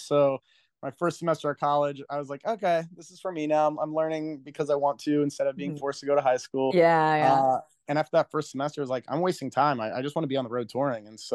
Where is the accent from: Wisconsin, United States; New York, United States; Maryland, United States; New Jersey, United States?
Maryland, United States; Frederick; moved away as an adult; now in Albuquerque, United States; I grew up in Frederick, Maryland, and it was really rough. It was very hateful. A lot of hateful rednecks where I grew up